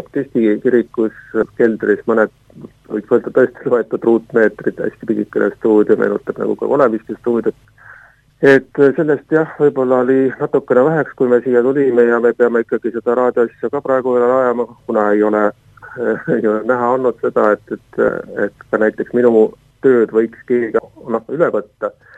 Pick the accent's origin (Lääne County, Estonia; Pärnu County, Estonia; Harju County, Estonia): Harju County, Estonia; Tallinn; kuigi ma olen sündinud kasvanud Tallinnas